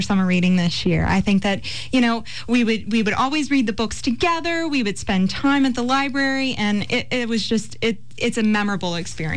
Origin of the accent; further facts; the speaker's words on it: Fredericksburg, United States; When I was a kid growing up in the Fredericksburg area, my grandmother would take me to the Fredericksburg branch.